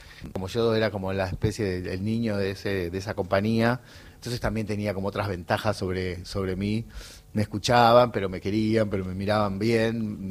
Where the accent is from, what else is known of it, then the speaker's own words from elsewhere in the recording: Gálvez, Santa Fe, Argentina; Y el pueblo tenía, Gálvez, mi pueblo tenía una inquietud cultural particular.